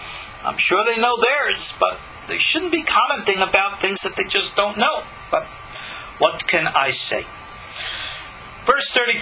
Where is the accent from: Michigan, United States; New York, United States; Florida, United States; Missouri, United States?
New York, United States; Long Island; a terrible evangelical group in my hometown on Long Island